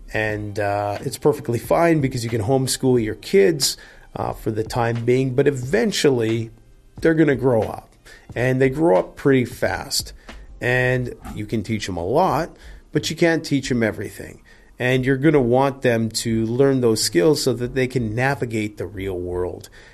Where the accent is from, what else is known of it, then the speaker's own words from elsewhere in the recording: Canada; And for myself, being … you can basically double or triple that.